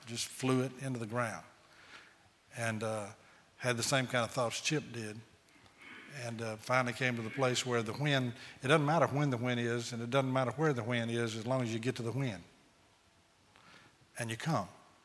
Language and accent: English; Mississippi, United States; Now, I grew up in Scott County, Mississippi. And in Scott County, Mississippi, when the teacher said, this is, that's the beginning of a definition.